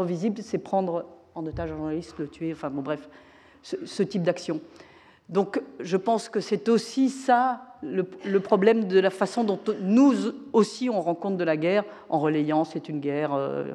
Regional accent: France; je suis française, on est contre la guerre

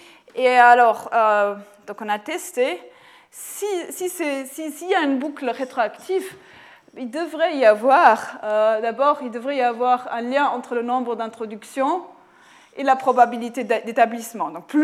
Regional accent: Lausanne, Vaud, Switzerland; qui a été introduite chez nous en Suisse, à Lausanne

